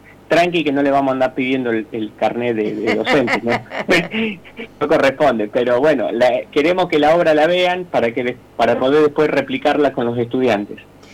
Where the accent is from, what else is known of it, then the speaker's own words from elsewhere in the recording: Argentina; es muy importante para nosotros, digo hoy como argentinos